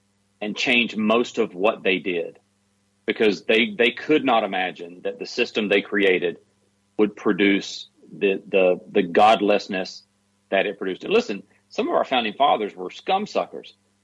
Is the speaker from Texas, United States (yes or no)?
no; Georgia, United States; I'm a redneck from South Georgia. Grew up in a mobile home park.